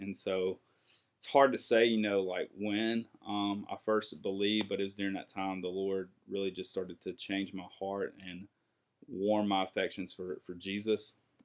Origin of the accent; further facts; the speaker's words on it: Mississippi, United States; Yeah, so I grew up, like I said, I grew up in Mississippi. Grew up I grew up in small town Mississippi, but there's not a lot of large towns in Mississippi.